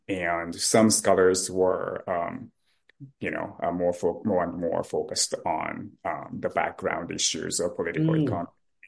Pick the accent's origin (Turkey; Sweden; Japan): Japan; moved away as an adult; now in United States; I am originally from Japan. So I was born and raised in Japan before I moved to the United States in 1995.